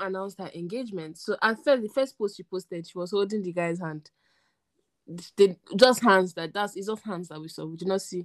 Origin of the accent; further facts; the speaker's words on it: Nigeria; because I'm Nigerian, does not mean that I have